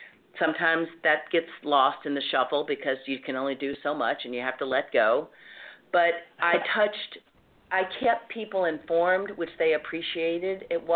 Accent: the South, United States; accent: Southern; But the first thing that I did was I didn't try to hide my Southern accent.

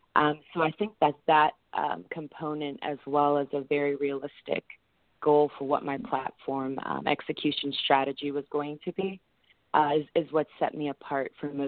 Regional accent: United States; as well as my American kind of upbringing that appealed to the judges for that competition.

